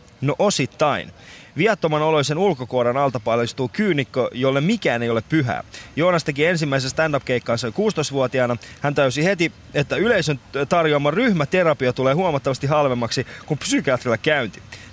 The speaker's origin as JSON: {"language": "Finnish", "country": "Iran", "moved": "yes", "lives_now": "Pori, Finland", "said": "Mä oon itse alun perin Iranista."}